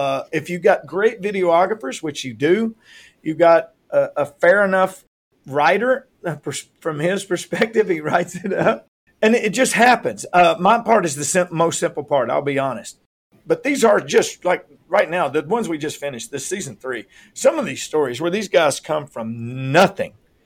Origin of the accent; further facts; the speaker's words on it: Nashville, Tennessee, United States; Well, I was born in Nashville. My dad was a musician. I grew up in and around it my whole life.